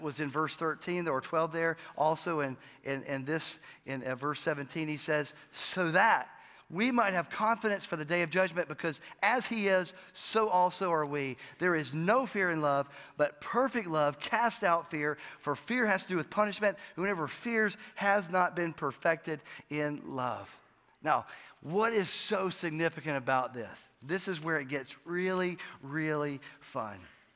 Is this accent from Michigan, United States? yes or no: no; Atlanta, Georgia, United States; born there; when I was born in Atlanta